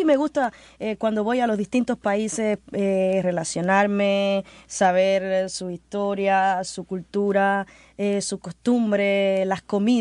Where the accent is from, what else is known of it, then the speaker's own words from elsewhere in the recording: Cuba; aunque yo esté acá, sigo siendo cubana, sigo teniendo mi esencia de cubana